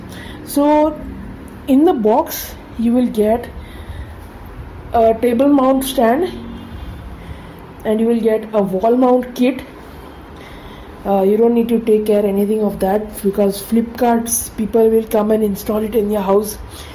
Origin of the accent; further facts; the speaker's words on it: India; from India.